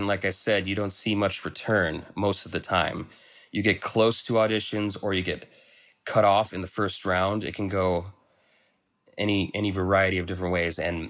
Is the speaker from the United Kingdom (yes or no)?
no; Marshall, Minnesota, United States; I grew up in Marshall, Minnesota, smaller town